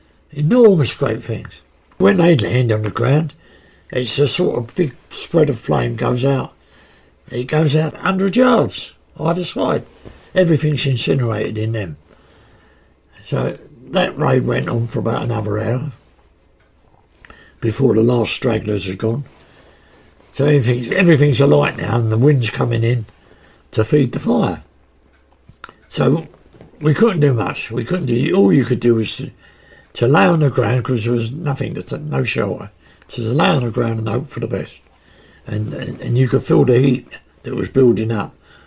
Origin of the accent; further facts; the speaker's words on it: United Kingdom; I just felt ashamed of being British.